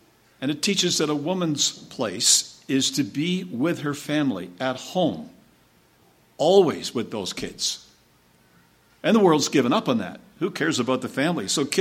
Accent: Canada; I was brought up and baptized in Canada, but I learned the truth in Australia

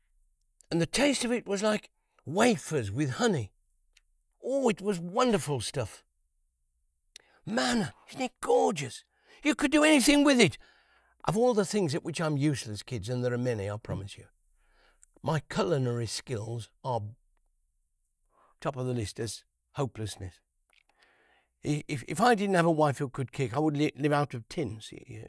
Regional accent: Worcester, West Midlands, United Kingdom; Jesus came from heaven, just as sure as I come from Worcester, where my dad lived.

